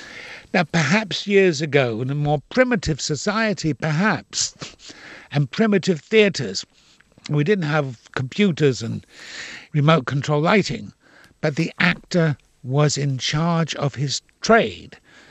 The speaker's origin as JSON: {"language": "English", "town": "Dublin", "region": "Leinster", "country": "Ireland", "tie": "born or raised there", "also_born_or_lived": "London, United Kingdom", "accent": "Dublin", "said": "You know, because of the bombs dropping in London, and a lot of kids were sent over to Dublin. And that's where I got my Dublin accent."}